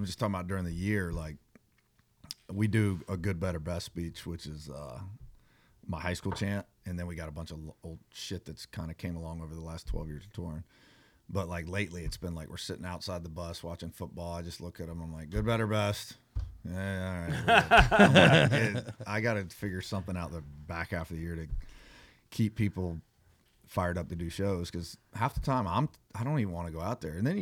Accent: North Carolina, United States; I'm from North Carolina. I'm not from Texas. I don't know why I'm here.

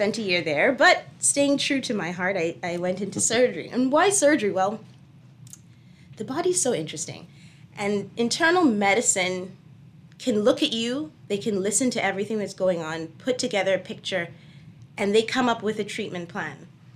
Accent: Nassau, New Providence, Bahamas; So I am from Nassau, and I think early on, I just wanted to be whatever my brother wanted to be

